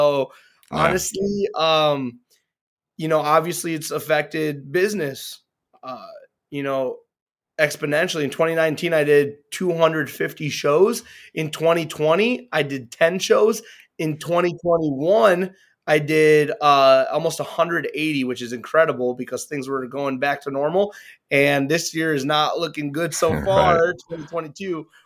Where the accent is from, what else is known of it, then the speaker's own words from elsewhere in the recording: Amioun, North Governorate, Lebanon; I love going to the village, Amun, El Kura. That's where I'm from.